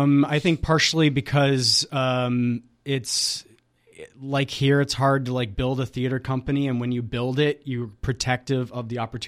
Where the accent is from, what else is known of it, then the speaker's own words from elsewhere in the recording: Crystal, Minnesota, United States; I'm originally from Crystal, Minnesota.